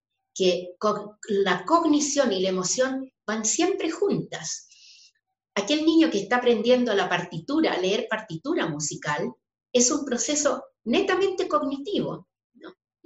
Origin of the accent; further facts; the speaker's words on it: Chile; al menos en mi país, y sé que en otros ha ocurrido igual, ha sido creer que lo cognitivo acá y lo emocional acá. En Chile incluso hubo épocas en que la emocionalidad no se permitía